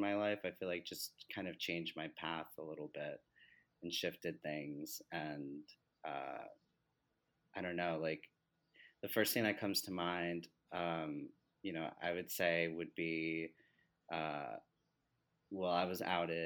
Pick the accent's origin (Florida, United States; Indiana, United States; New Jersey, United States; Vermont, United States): New Jersey, United States; So I always knew I wanted to move to New York City. I grew up in Jersey, so I'd visit when I was a teen.